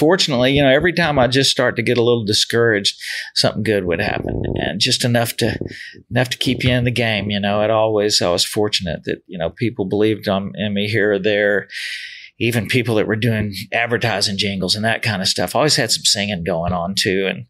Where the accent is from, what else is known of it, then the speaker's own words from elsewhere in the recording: Louisiana, United States; Well, I'm from Louisiana. So I started drinking at a very early age.